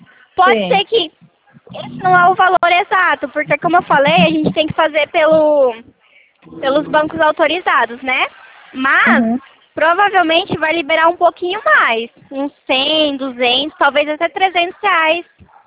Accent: Santo Anastácio, São Paulo, Brazil; eu sou de Anastasia, eu trabalho em Prudente

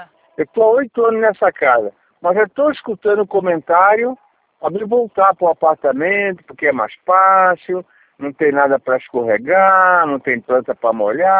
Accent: São Paulo, Brazil; eu sou do Estado de São Paulo, né?

